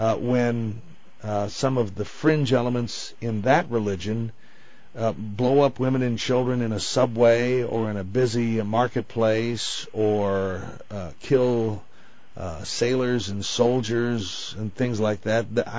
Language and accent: English; United States; As a Western thinker, which differentiates me from Eastern thinkers, just in terms of worldview, as an American and as a Christian